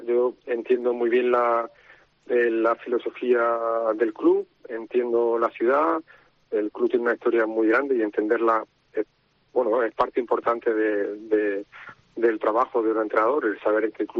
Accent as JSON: {"language": "Spanish", "town": "Almería", "region": "Andalusia", "country": "Spain", "said": "primero y en gran parte soy de Almería seguro"}